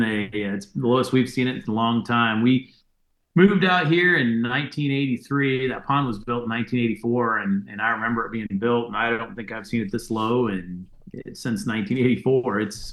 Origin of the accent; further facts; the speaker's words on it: Adel, Iowa, United States; I was born in Ames, Iowa, and raised just right here in Adel, Iowa. Spent most of my life here.